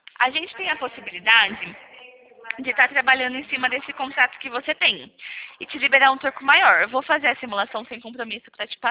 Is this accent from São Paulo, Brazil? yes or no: yes; São Carlos, São Paulo, Brazil; Eu sou aqui de São Carlos, do ladinho.